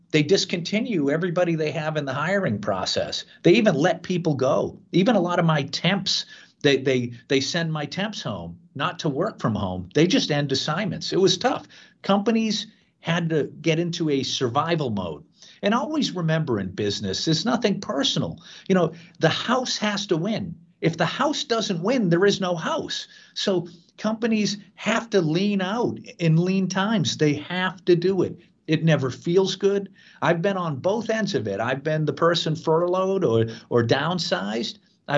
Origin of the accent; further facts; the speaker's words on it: Tewksbury, Massachusetts, United States; I grew up in Tewksbury, Massachusetts, northeast of Boston, and, you know, kind of a blue collar town.